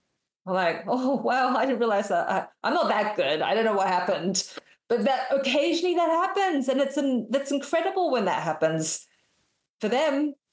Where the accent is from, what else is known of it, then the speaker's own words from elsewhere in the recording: Australia; now in Westchester, United States; My office is in New York City, but I live in Westchester, New York, and I'm from Australia.